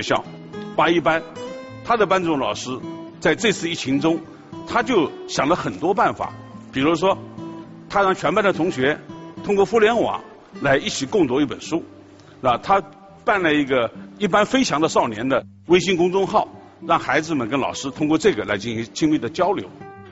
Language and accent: Chinese; China; 大家都知道教育啊，一直是我们中国人心中的焦点